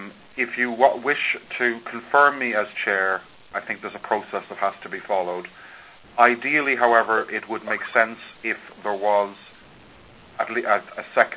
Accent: Ireland; I'm Irish and possibly insane.

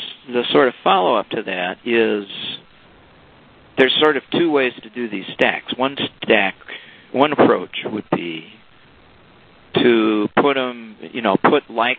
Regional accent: Ireland; I mean, I'm an Irish guy, so I'll keep talking if you don't

